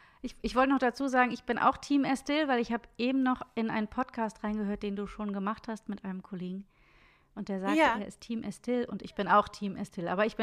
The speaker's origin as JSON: {"language": "German", "town": "Cologne", "region": "North Rhine-Westphalia", "country": "Germany", "lives_now": "Munich, Germany", "said": "Ursprünglich aus Köln, aber ich lebe in Bayern, in München."}